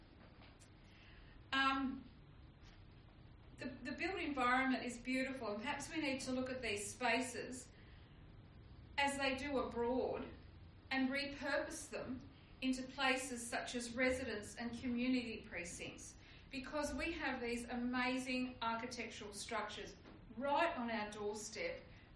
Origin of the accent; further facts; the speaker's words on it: Temora, New South Wales, Australia; I can remember as a little kid, growing up in Tamora